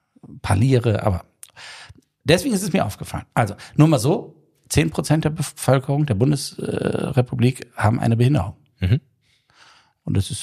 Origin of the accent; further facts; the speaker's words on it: Hamburg, Germany; ich habe mir kurz überlegt, ob ich den Shuttlebus besteige und mir meine Heimatstadt angucke